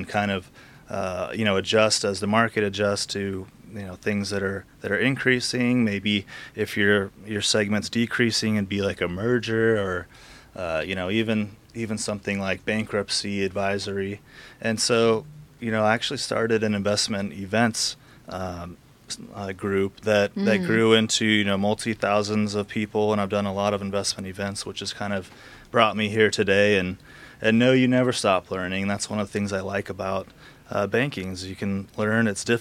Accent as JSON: {"language": "English", "town": "San Diego", "region": "California", "country": "United States", "said": "So like you mentioned … I'm from San Diego."}